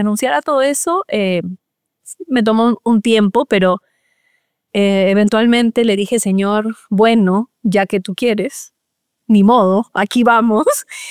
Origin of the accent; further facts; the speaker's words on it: Peru; moved away as an adult; now in United States; yo soy peruana de nacionalidad, mi familia es peruana, yo crecí en el Perú, pero una vez que ya había empezado mi vida religiosa, casi todo mi ministerio lo he hecho en Estados Unidos.